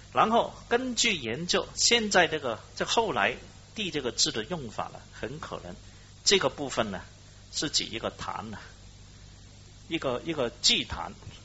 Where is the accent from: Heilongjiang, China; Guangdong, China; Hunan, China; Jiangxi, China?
Guangdong, China; 你知道我们广东人是讲古语的